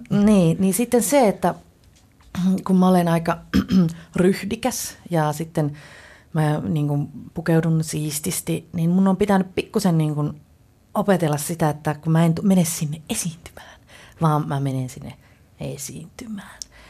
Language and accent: Finnish; North Ostrobothnia, Finland; accent: Oulu dialect; kun joskus jossain näytelmässä mulla saattaa tulla Oulun murteen joku pieni